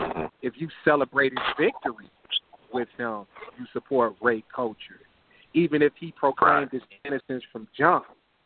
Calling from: Cincinnati, Ohio, United States; calling from Cincinnati, Ohio.

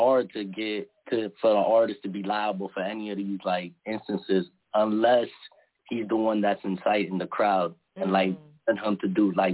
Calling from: Boston, Massachusetts, United States; I'm calling from Boston.

